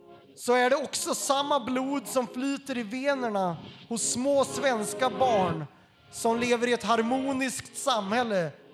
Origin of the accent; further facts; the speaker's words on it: Sweden; Vi är svenskar. Vi är en del av det folk som seglade ut på de stora haven med upptäcktslusta och rent mod.